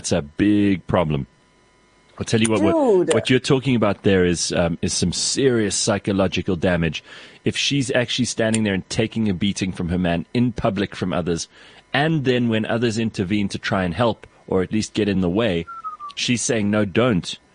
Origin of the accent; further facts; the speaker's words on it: Pretoria, Gauteng, South Africa; I grew up in Pretoria.